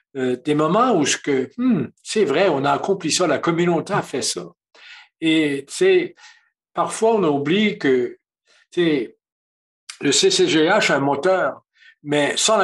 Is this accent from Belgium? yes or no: no; Chéticamp, Nova Scotia, Canada; Elle est originaire de Chiticamp, et moi, je suis originaire de Chiticamp.